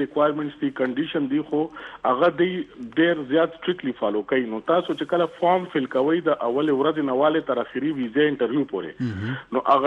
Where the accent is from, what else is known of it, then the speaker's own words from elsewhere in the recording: Pakistan; also born or lived in Saudi Arabia; زه اوس پاکستانی یم خو چونکه زه پیدایش زما د سعودي دی